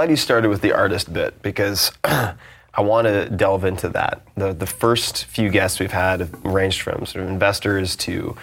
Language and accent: English; New York, United States; I'm coming from Long Island.